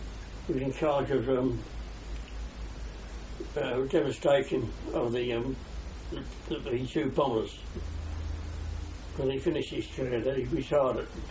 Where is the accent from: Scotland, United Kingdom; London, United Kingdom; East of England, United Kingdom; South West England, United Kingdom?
London, United Kingdom; I was born in Camden Town in London on the 21st of May, 1912.